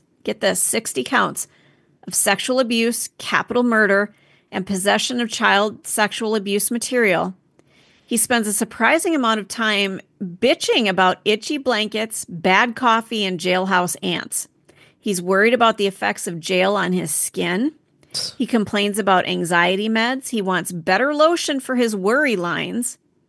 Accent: South Dakota, United States; also born or lived in Minnesota; I grew up in South Dakota and Minnesota, and we would just get viciously loud storms.

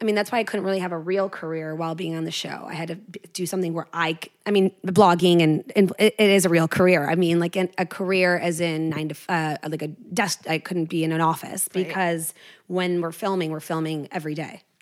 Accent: Midwest, United States; I love Michigan. I'm from the Midwest.

